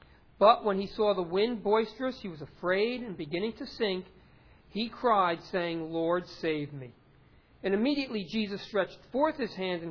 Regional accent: New Jersey, United States; In our day and age, especially, you know, you guys here in Tottenville, we're from North Jersey, same type of situation.

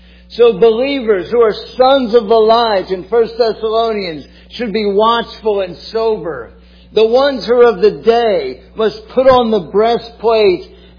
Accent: St. Petersburg, Florida, United States; I grew up in St. Petersburg, Florida

